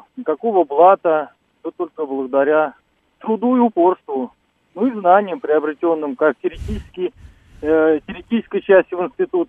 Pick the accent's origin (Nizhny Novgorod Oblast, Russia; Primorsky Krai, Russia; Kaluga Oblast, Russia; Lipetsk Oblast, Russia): Kaluga Oblast, Russia; сам из простой семьи. У меня родители обычные крестьяне. Сам я из деревни, из Калужской.